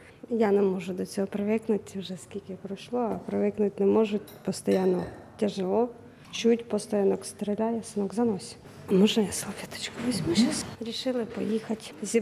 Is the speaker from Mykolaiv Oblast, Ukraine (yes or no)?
yes; Mykolaiv Oblast, Ukraine; Ми з Миколаївської області.